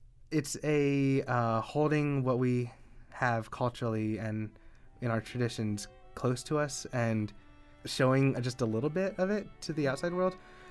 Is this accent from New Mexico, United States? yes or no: yes; Santa Fe, New Mexico, United States; You know, even me growing up in Santa Fe, it was very much the Pueblo Revolt didn't happen.